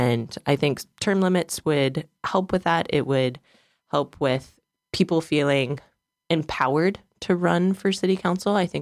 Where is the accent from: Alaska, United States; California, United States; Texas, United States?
Alaska, United States; Palmer; And I was born and raised here in Palmer